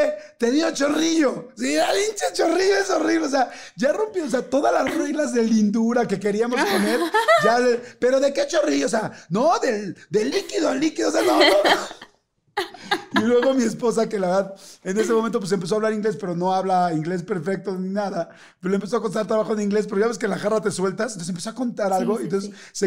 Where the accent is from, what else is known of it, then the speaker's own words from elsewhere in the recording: Mexico; como somos los mexicanos